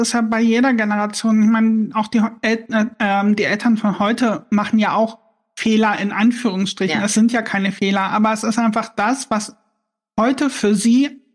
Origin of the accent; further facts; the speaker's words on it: Harz, Germany; accent: Harzer Platt; Ich bin aus dem Harz, also wir haben noch so ein bisschen Harzer Platt noch mit drin gehabt und das war halt die Sprache, mit der ich aufgewachsen bin. Kein reines Hochdeutsch.